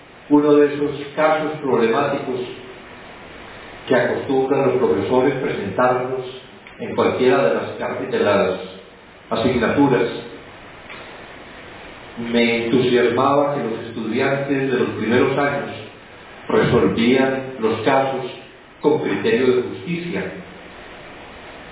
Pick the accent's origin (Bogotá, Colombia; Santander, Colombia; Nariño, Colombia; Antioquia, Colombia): Antioquia, Colombia; Medellín; en Medellín, que es la ciudad de donde soy oriundo